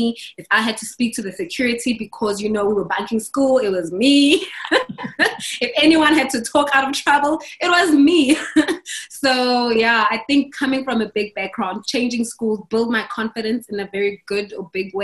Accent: Durban, KwaZulu-Natal, South Africa; I grew up in Durban, from a big family. I grew up with, there were 6 of us in the household.

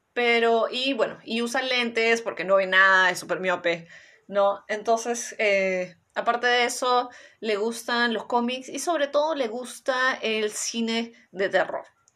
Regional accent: Peru; por lo menos en mi país, en Perú

